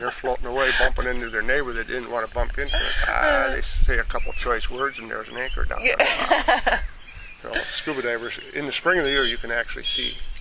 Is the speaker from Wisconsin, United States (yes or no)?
yes; Loganville, Wisconsin, United States; I mean, I'm almost native from Wisconsin.